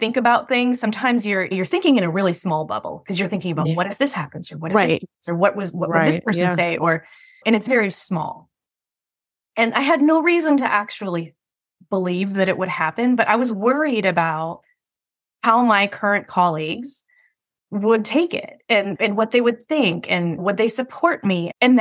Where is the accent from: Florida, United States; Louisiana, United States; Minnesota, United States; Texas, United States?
Minnesota, United States; I'm from Minnesota. That's what we do. We talk about the weather.